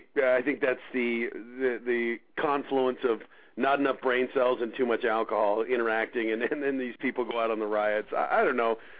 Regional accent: Colorado, United States; I'm from Colorado, so I was pulling for the Nuggets.

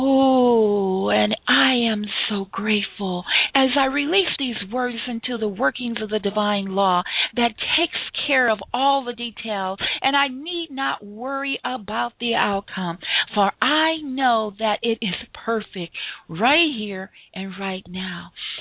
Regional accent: Chicago, Illinois, United States; I think I'm going to go back to my hometown of Chicago and give a book signing

